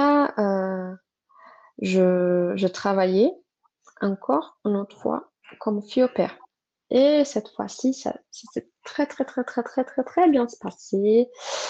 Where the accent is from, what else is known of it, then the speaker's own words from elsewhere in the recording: Brazil; French is a second language; moved away; je ne suis pas censée savoir, vu que je suis étrangère, je suis brésilienne.